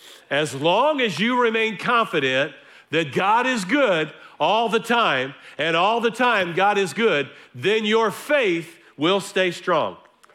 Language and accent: English; Fort Worth, Texas, United States; I'm from Fort Worth.